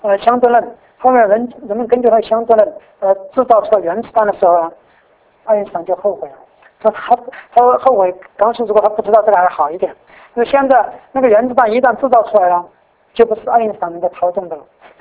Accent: Taiwan; 那我们台湾

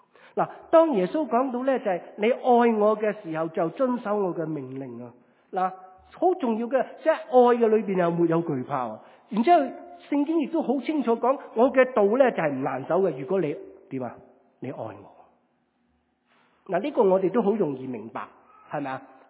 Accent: Guangdong, China; 即係我廣東人咧就話，你要扮嘢

